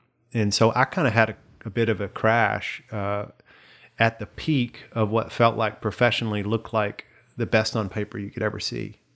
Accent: the South, United States; because I thought as a man's man growing up in the South, that definitely wasn't cool.

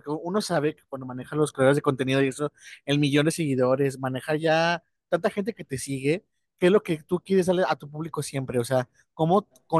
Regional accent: León, Guanajuato, Mexico; Acá somos de León, Guanajuato, del Bajío.

